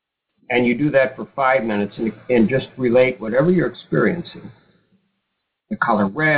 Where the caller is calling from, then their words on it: Boston, Massachusetts, United States; Hi, I'm calling from Boston.